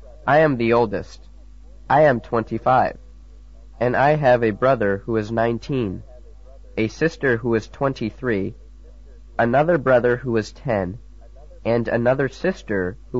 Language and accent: English; California, United States; I don't surf. I come from California. I lived in Hawaii for a year.